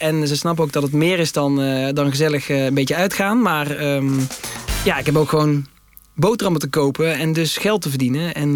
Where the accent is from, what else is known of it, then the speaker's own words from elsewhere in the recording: Tegelen, Limburg, Netherlands; Zoals Huub Stapel nu ook praat, die ook uit Tegelen komt.